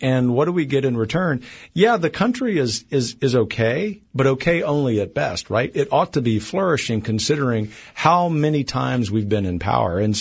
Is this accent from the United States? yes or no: yes; the South, United States; And you think I'm just being polite as a Southerner, and I'm not.